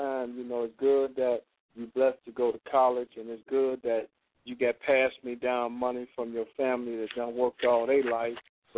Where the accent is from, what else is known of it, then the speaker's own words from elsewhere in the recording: Detroit, Michigan, United States; I was raised on the streets of Detroit, too.